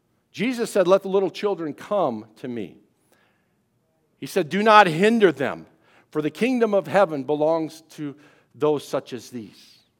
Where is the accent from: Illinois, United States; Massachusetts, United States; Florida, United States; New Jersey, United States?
Illinois, United States; I grew up in Southern Illinois. I've never really been a fan of Chicago.